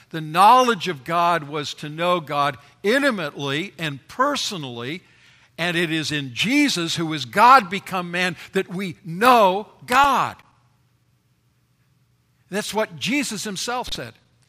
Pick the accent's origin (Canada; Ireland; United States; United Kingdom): Canada; Vancouver, British Columbia; Now, I grew up in Vancouver, up in British Columbia in Canada, and we had a terrific local transportation system, at least for its time.